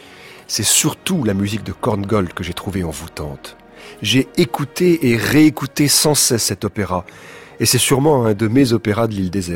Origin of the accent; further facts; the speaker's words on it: Le Kremlin-Bicêtre, Île-de-France, France; born there; J'ai 27 ans, je suis assistante de production dans l'audiovisuel, je suis née au Kremlin-Bicêtre